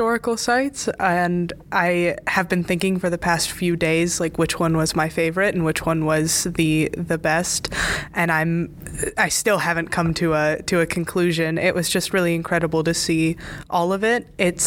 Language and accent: English; Bloomington, Illinois, United States; I'm a freshman history and English major currently, and I'm an alto in chorale and chamber, and I'm from Bloomington Normal, Illinois.